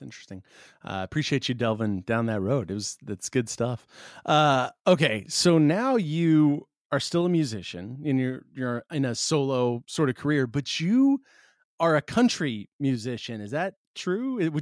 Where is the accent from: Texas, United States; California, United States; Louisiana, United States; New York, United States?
Texas, United States; I'm a Texan, right?